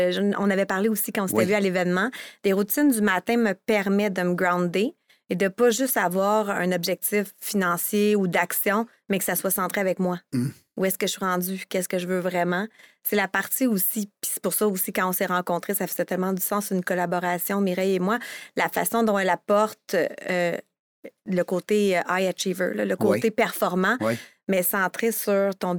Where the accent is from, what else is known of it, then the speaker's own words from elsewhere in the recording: Montreal, Quebec, Canada; born there; je suis née, mes parents à Montréal.